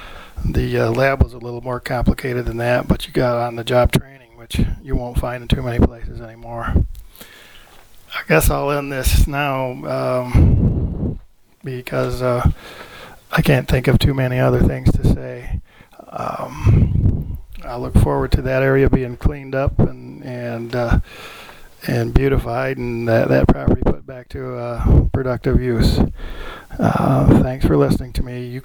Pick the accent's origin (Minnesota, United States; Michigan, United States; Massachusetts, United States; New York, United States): Michigan, United States; Saginaw; born there; now in Westwood, United States; I was born in Saginaw, Michigan in 1952. I live in Westwood right now.